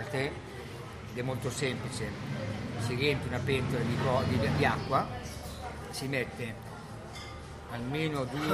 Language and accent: Italian; Milan, Lombardy, Italy; io uso il grana padano perché sono milanese